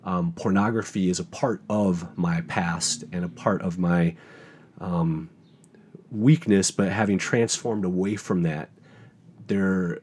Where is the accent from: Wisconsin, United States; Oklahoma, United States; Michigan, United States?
Michigan, United States; Been born and raised in Michigan and got a family here.